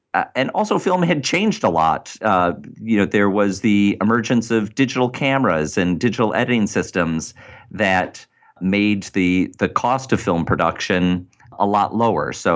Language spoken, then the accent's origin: English; Detroit, Michigan, United States; I grew up in Detroit or in the suburbs of Detroit, went to high school in the city.